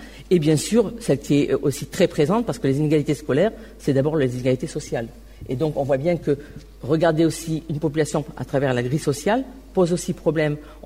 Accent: Toulouse, Occitanie, France; on est Toulousain, madame. Et quand vous partez à l'extérieur, eh ben on est Français, madame.

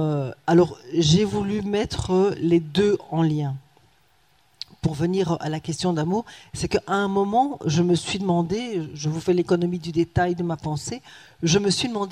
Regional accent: Rwanda; also born or lived in Burundi / Democratic Republic of the Congo; je suis né au Burundi, comme l'a dit Jean-Luc. J'ai fait mon enfance au Rwanda.

